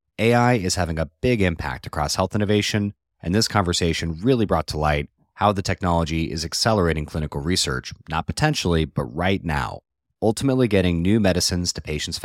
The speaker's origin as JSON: {"language": "English", "region": "Colorado", "country": "United States", "moved": "yes", "lives_now": "United Kingdom", "said": "Yeah, I'm from Colorado and I moved to the UK in 2015."}